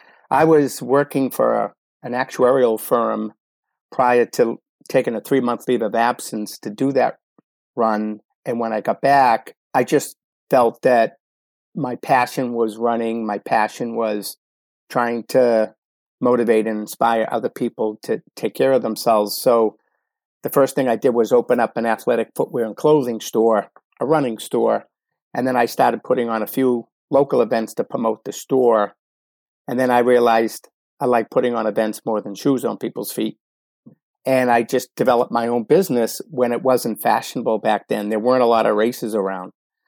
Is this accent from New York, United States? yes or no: no; Medford, Massachusetts, United States; to my hometown of Medford, Massachusetts